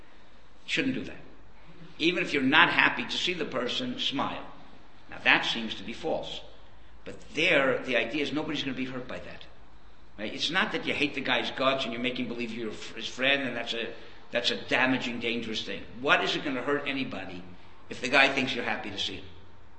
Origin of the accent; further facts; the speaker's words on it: Miami, Florida, United States; That's so I come from a small town. I grew up in Miami, but at that time it was not, you know, big place.